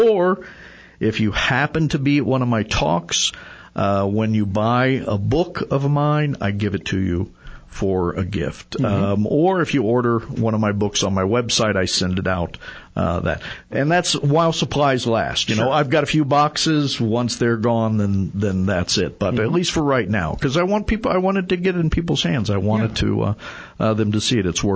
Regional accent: Cincinnati, Ohio, United States; I came out as a college student. I was in love with the West. I grew up in Cincinnati, Ohio, and knew I wanted to go West

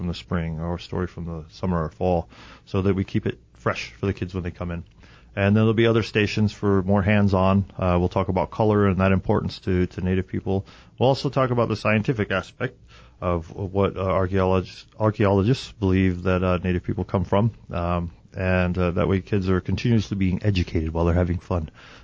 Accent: Oklahoma, United States; I'm from the Cherokee Nation of Oklahoma.

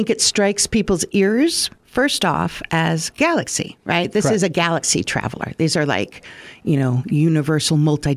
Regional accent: Wisconsin, United States; Well, see, we're from Wisconsin, so I think there's an accordion in every closet up there.

